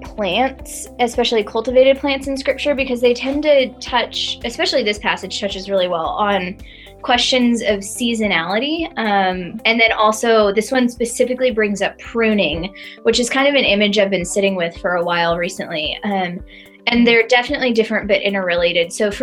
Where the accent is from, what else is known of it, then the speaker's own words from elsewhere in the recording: Spokane, Washington, United States; But I grew up in Eastern Washington in Spokane.